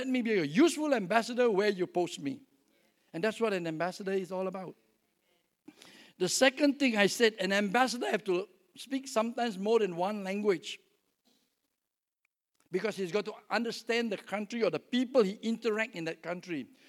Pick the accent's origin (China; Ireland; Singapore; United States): Singapore; I speak more than one language because from where I come from Singapore. And we have to speak English, we have to learn Malay, and we have to learn Mandarin. So I don't speak Mandarin, I speak Malay, I speak a little bit of Greek and a little bit of Arabic.